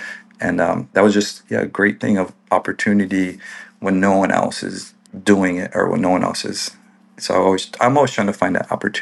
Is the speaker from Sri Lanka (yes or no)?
no; Pahoa, Hawaii, United States; And I love growing up on the Big Island. Great, great place to grow up. Grew up very local, hunting, fishing, diving. I lost my pigeon. I don't have much pigeon anymore because I choose to.